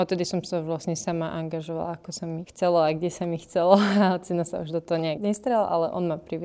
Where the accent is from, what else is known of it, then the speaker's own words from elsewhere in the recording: Levice, Nitra Region, Slovakia; on je u nás v Leviciach predseda a je darca krvi